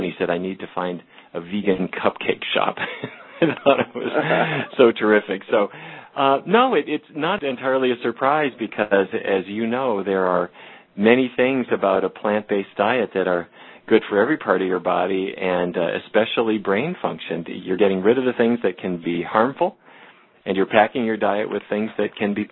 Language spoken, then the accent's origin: English; North Dakota, United States; something that I learned about as a kid growing up in North Dakota.